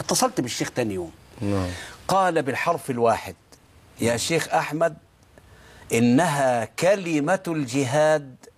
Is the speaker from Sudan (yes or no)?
no; Dakahlia, Egypt; وبدأت الخطابة في قريتي 100 عنطر مركز طلقة تقهلية في 16، وأنا طالب في الثانية الثانوية.